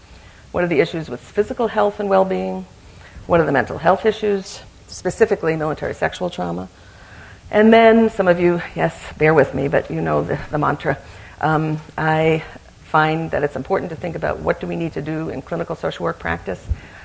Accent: New York, United States; And so growing up in New York, my friends always asked me, why everyone in your family, whenever we come to visit you, all of the meals are curry

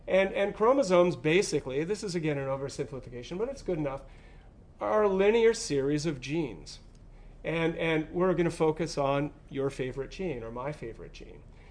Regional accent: Canada; As I said, I'm a Canadian.

